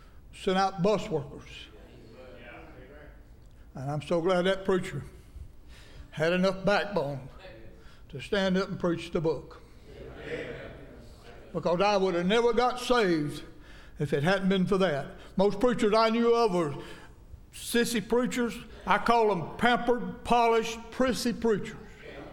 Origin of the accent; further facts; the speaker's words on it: Greenville, Alabama, United States; I'm from Greenville, Alabama, originally. Greenville's right up the street from Annalusia, Alabama.